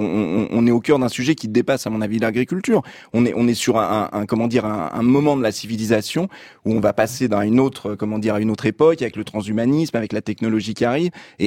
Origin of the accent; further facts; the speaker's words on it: Paris, Île-de-France, France; Moi, je suis d'un milieu urbain, je suis parisien, mais ça fait 20 ans que j'habite moitié Paris, moitié à la campagne en fait. Et j'habite dans un tout petit village qui est vraiment un village qui est en train de mourir en fait.